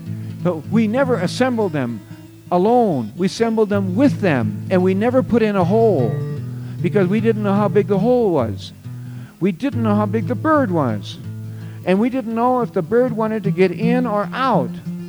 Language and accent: English; Beatrice, Nebraska, United States; One is Beatrice, Nebraska. It's my hometown, but that's where I was born.